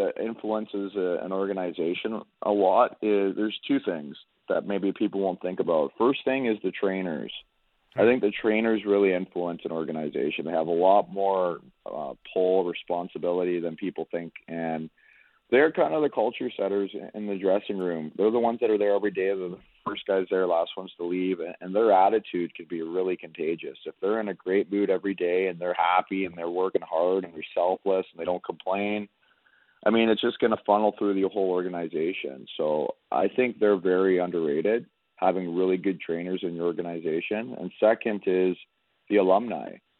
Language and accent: English; Canada; I'm a Canadian. I like the seasons. I like winter, especially. I grew up skating outside and on frozen lakes